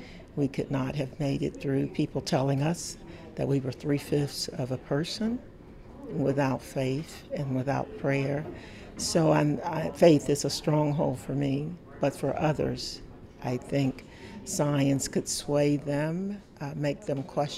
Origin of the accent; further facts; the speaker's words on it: Laurel, Mississippi, United States; because I grew up in Laurel, Mississippi, and I was in the sixth grade when they tried to integrate the elementary schools.